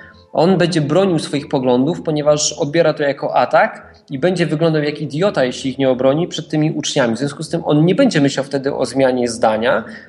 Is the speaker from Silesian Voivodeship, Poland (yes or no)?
no; Warsaw, Masovian Voivodeship, Poland; Jestem z Warszawy.